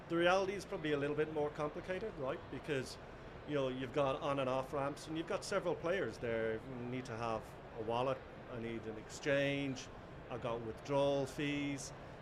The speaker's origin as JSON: {"language": "English", "country": "Ireland", "said": "my home country in Ireland"}